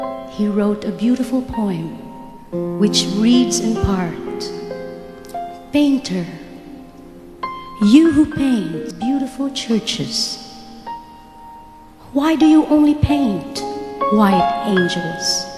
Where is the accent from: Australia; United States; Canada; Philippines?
Philippines; We're very lucky to be here in the Philippines, and I thank God I'm Filipino.